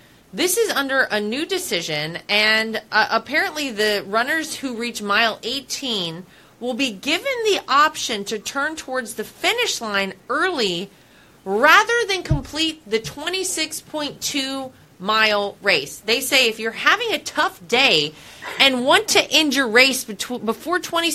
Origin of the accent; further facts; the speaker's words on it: United States; You know, as an American, Liz, I always think you feel like when you go anywhere in the world